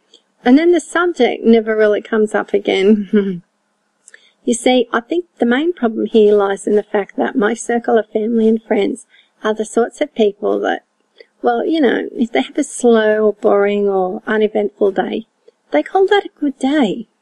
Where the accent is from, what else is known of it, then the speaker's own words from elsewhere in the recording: Australia; accent: Australian; I'm an Aussie gal from Down Under, like you didn't already know that from the accent.